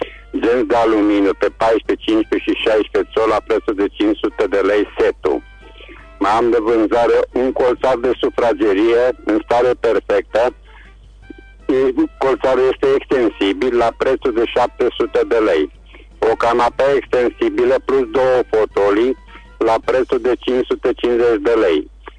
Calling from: Reșița, Caraș-Severin, Romania; sunt din Reșița

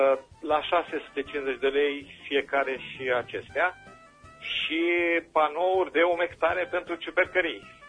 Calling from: Reșița, Caraș-Severin, Romania; din Reșița

